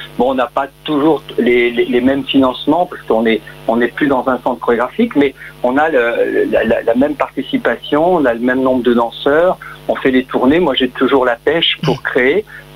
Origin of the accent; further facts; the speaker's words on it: Grenoble, Auvergne-Rhône-Alpes, France; je suis resté à Grenoble, je suis grenoblois